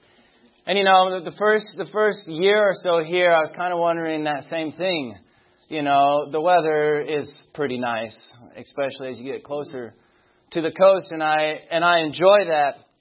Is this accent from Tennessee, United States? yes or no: yes; Madison, Tennessee, United States; now in California, United States; Originally, I come from Madison, Tennessee. That's where I was born and raised.